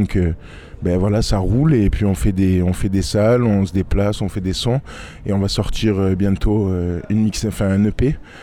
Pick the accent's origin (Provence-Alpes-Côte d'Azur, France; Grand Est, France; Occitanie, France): Provence-Alpes-Côte d'Azur, France; La Ciotat; Nous, on vient de la Ciotat à la base